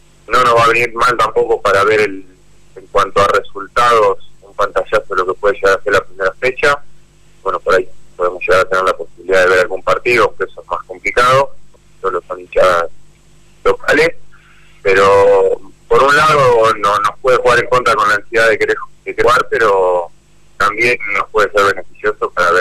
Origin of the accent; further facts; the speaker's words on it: Carlos Tejedor, Buenos Aires Province, Argentina; soy acá de Tejedor